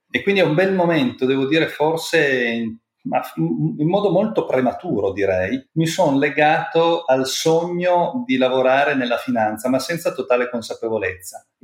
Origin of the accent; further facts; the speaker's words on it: Turin, Piedmont, Italy; Io sono nato e cresciuto a Torino, da una famiglia metà piemontese e metà non. Ovviamente il mio cognome non è tipico delle Langhe, mio padre viene dall'Istria, ancora territorio italiano, quando era nato lui.